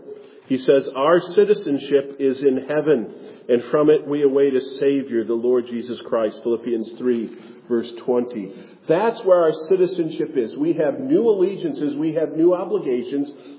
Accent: Wisconsin, United States; I'm pretty proud of growing up in the Badger State. You know that. I have that sense of rootedness.

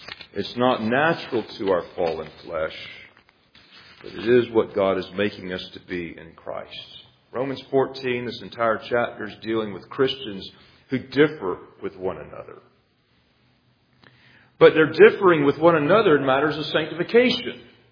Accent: United States; It's not a slam on Americans. I'm very thankful I'm an American

